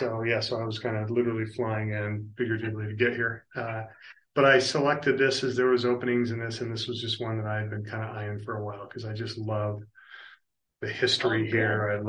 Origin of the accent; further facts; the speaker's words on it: Ashland, United States; I was born here in Ashland. My parents moved up and discovered this along with their friends, and this was just kind of a little piece of unknown, just perfection. When you grow up here, you don't think